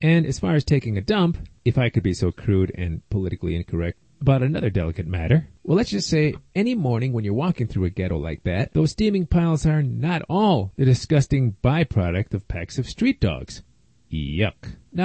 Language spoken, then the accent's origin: English; Chicago, Illinois, United States; And since I come from Chicago, I know exactly what kind of mixed neighborhood you're talking about.